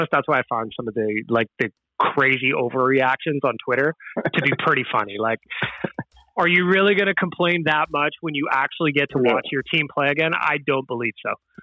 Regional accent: Edmonton, Alberta, Canada; I'm curious. We're all from Edmonton.

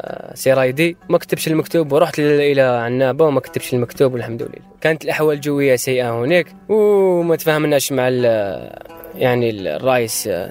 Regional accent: Algiers, Algiers Province, Algeria; ساكن بالجزائر العاصمة بلدية باب الزوار. يعني عشنا طفولة يعني تقدر تقول عادي

